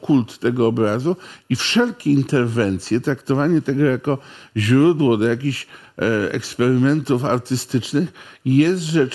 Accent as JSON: {"language": "Polish", "town": "Gdańsk", "region": "Pomeranian Voivodeship", "country": "Poland", "said": "ja też jestem gdańszczaninem"}